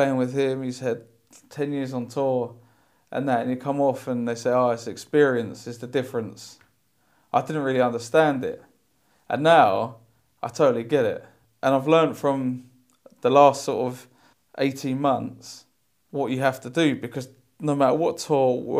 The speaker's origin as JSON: {"language": "English", "country": "Jamaica", "said": "And I said, because I'm Jamaican. I said, because I'm black, like this."}